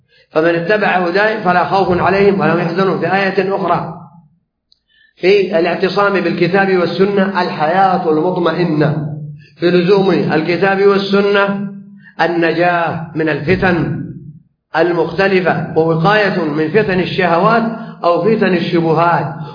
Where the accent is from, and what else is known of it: Saudi Arabia